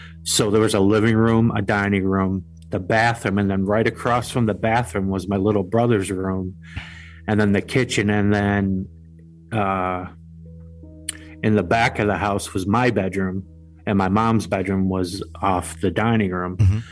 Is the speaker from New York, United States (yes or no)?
yes; Buffalo, New York, United States; And I grew up on the Lower West Side of Buffalo, New York, which is a very historic area.